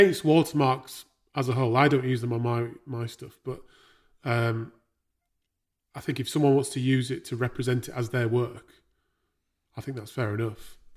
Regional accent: United Kingdom; because I think we are quite reserved, aren't we, as British people?

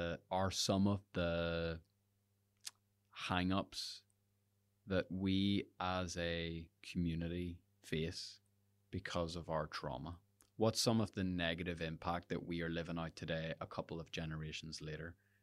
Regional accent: Northern Ireland, United Kingdom; We as the Northern Irish community.

